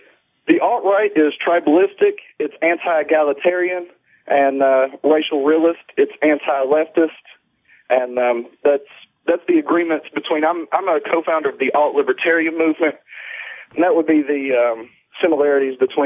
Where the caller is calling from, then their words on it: Tennessee, United States; Calling in from Tennessee, East Tennessee to be exact.